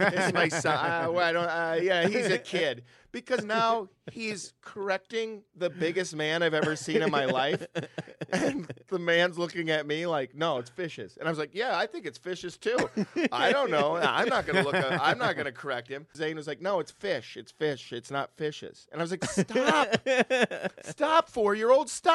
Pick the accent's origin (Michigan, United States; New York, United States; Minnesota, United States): Minnesota, United States; Brooklyn Park; now in Los Angeles, United States; I used to order pizza there when I grew up in Brooklyn Park, Minnesota. We're now in Los Angeles, California.